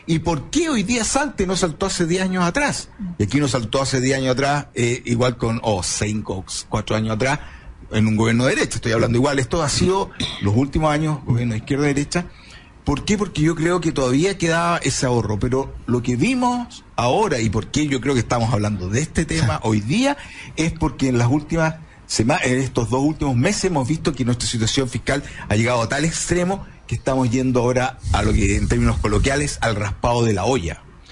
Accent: Chile; que todos los ciudadanos, como chilenos, tenemos que entender

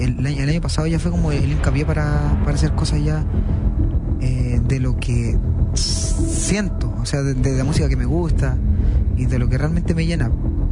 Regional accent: Taltal, Antofagasta, Chile; donde más tiempo pasé fue en Taltal finalmente, porque nací en Antofagasta, estuve varios años en Antofa y después nos fuimos para Taltal con la familia. Y ahí estuvimos en la residencial de mi abuelita.

